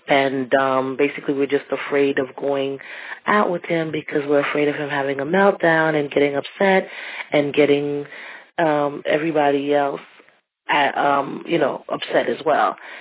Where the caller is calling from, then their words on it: Brooklyn, New York, United States; from Brooklyn, New York.